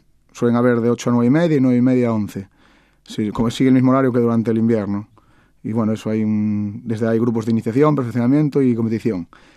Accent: Fene, Galicia, Spain; nunca lo pensamos tener tantos alumnos y menos, como digo yo siempre, en mi pueblo.

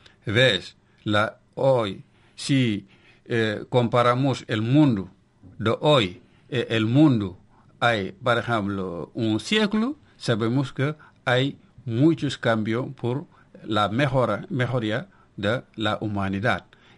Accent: Senegal; Spanish is a second language; now in Spain; Ahora la actualidad la conozco mejor aquí que en mi país. Y ves, somos inmigrantes. Casi 12 meses sobre 12 estamos aquí en Galicia.

